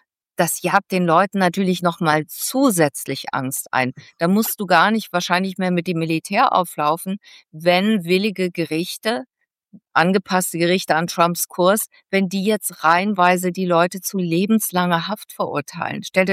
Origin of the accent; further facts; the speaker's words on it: United States; und ich bin ja auch Amerikanerin mit blauem Pass